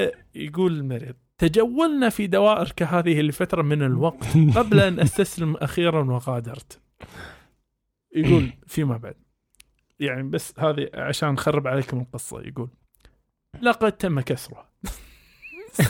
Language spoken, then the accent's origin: Arabic; Kuwait; مستشفى الحروق والتجميع عندنا في الكويت